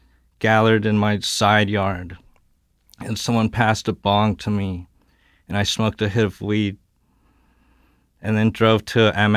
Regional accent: Florida, United States; I lived in three different suburbs of increasing size. And the first one was probably small to medium size.

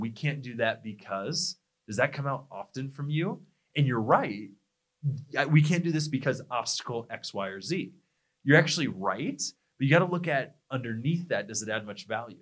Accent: Midwest, United States; I'm from the Midwest.

